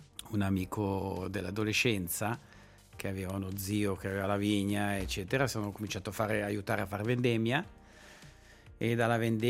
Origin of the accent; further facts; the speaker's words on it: Brissago, Ticino, Switzerland; Invece il Brissac, a un certo punto l'uva di Brissago voleva rappresentare il mio paese, il mio comune.